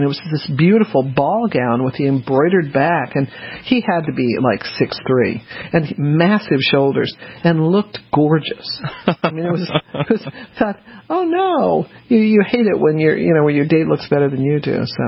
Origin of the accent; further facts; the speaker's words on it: Denver, Colorado, United States; I grew up mostly in Denver